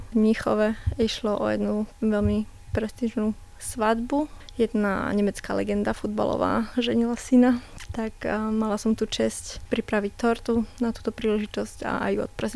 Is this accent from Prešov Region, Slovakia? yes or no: no; Martin nad Žitavou, Nitra Region, Slovakia; moved away as an adult; Pochádzam vlastne z Martina nad Žitavou, čo je malá dedina pri Zlatých Moravciach.